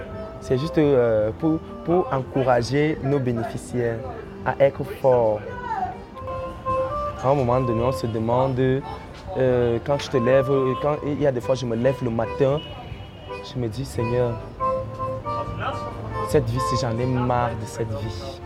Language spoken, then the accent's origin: French; Ebolowa, South, Cameroon; dans la ville, Ebolova, c'est ma ville natale, je ne peux plus parler là-bas.